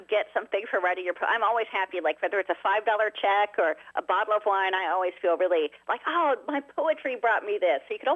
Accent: Oak Ridge, Tennessee, United States; growing up in America's secret city, which is Oak Ridge, Tennessee. That's where I grew up. And they built nuclear bombs there.

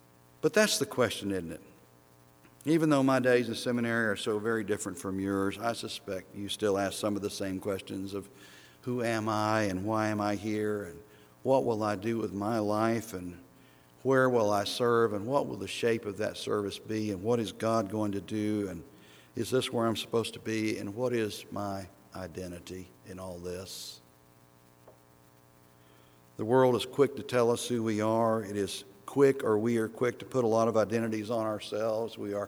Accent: Oklahoma, United States; I'm from Oklahoma, but my family is from Indiana and England and Germany and North Carolina Cherokee territory.

